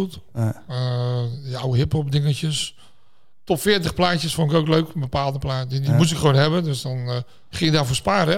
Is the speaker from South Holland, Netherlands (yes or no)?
yes; Alblasserdam, South Holland, Netherlands; toen was ik verhuisd eigenlijk van Alblasserdam naar Rotterdam. Want ik heb mijn jeugd in Alblasserdam doorgebracht eigenlijk.